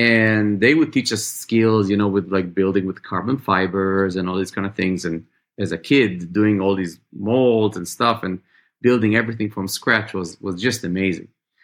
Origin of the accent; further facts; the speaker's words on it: Israel; I grew up in Israel